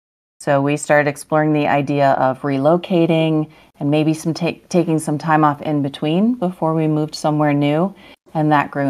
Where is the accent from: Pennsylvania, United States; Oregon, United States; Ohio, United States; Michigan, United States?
Ohio, United States; I'm originally from Ohio, and I've lived in quite a few places across the U.S.